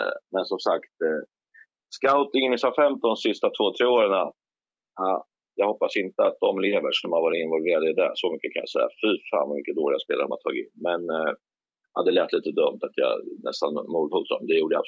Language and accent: Swedish; Örebro, Örebro County, Sweden; som örebroare går man väl inte hem i Karlskoga